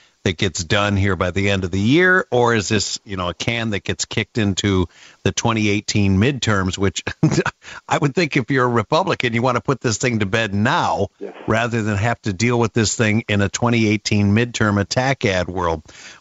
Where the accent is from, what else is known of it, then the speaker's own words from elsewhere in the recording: Iowa, United States; I grew up in Iowa, and I remember IBP and a lot of these big, you know, meat packing plants